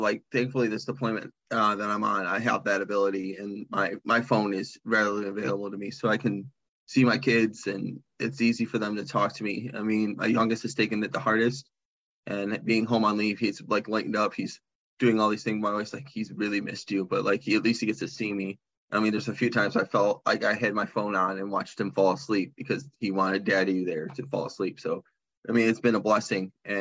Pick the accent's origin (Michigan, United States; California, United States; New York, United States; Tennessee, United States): Michigan, United States; now in Arizona, United States; because we're from Michigan and we're down in Arizona.